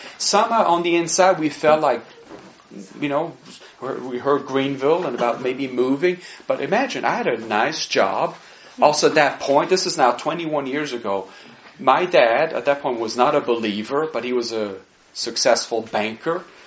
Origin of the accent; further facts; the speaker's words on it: Switzerland; I grew up, I was born and raised in Switzerland. I skied all my life.